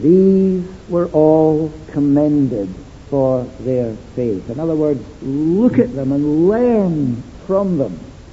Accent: Dundee, Scotland, United Kingdom; the house in which I was brought up and stayed in Dundee.

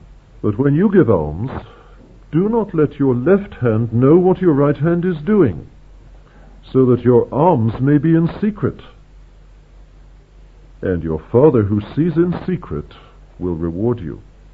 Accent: England, United Kingdom; being an Englishman here in Scotland

